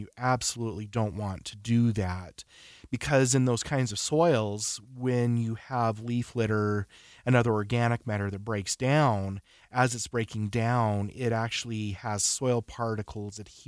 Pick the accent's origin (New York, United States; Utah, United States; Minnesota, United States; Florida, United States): Utah, United States; I grew up in Davis County on the sandbar coming off of Hill Air Force Base into West Point.